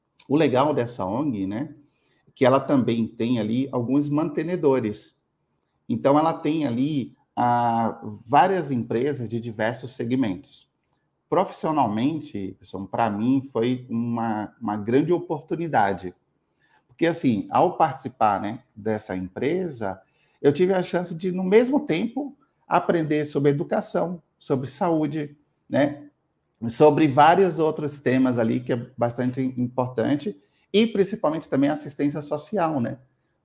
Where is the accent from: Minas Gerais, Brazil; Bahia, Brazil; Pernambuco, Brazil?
Bahia, Brazil; now in São Paulo, Brazil; Eu sou baiano, que mora em São Paulo aí há 13 anos. Estou com 45, né?